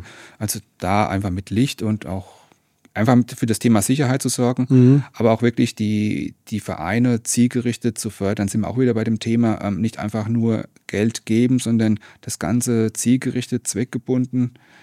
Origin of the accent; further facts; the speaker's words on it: Bavaria, Germany; ich komme aus Bayern